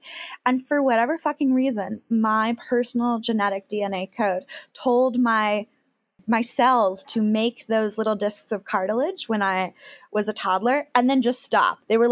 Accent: Falls Church, Virginia, United States; So I'm from Falls Church, Virginia

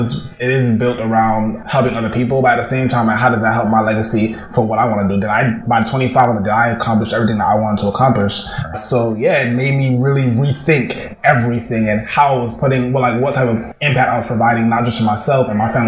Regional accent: Brooklyn, New York, United States; Growing up in Brooklyn, we had a bunch of pirate stations that would play like soca all the time.

